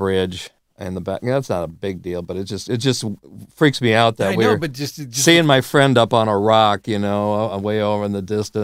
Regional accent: Fargo, North Dakota, United States; also born or lived in Milwaukee; I'm a Rough Rider. I came from Fargo, North Dakota. I was born in Milwaukee, but my dad went back to North Dakota to work for the Veterans Administration. So that's how I ended up there for up till the end of high school.

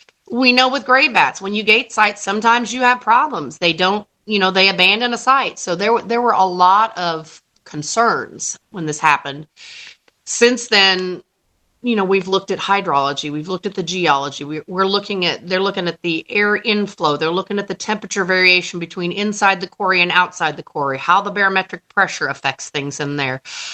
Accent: Hannibal, Missouri, United States; My fellow citizens and the folks that I grew up with there in Hannibal have embraced it.

